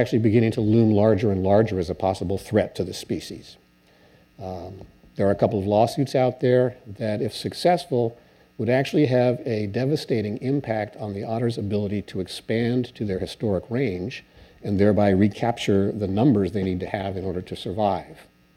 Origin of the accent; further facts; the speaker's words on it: California, United States; not just because I'm from Northern California.